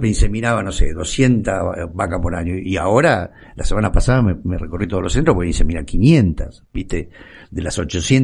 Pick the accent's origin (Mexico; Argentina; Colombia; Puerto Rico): Argentina; un país ganadero como la Argentina, porque somos ganaderos